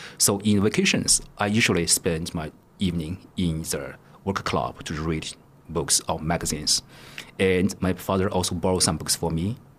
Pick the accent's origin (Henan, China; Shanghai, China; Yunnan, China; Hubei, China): Henan, China; Luoyang; English is a second language; I was born in one ordinary family in one economically disadvantaged district of my hometown, Luoyang, in China.